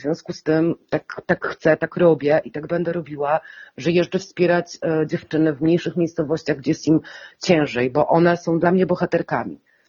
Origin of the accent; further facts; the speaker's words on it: Barlinek, West Pomeranian Voivodeship, Poland; ja wychowałam się w niedużym mieście powiatowym. Ja pochodzę z Barninka